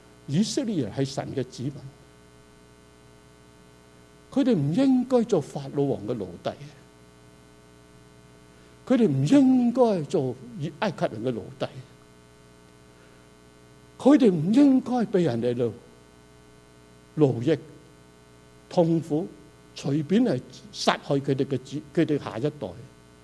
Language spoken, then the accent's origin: Chinese; Canada; 加拿大的政府是有权保护我们，因为我们是加拿大人。